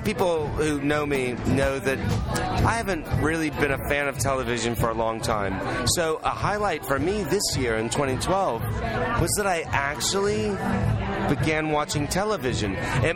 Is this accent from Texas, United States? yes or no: yes; Texas, United States; now in London, United Kingdom; I'm back in Texas now, baby.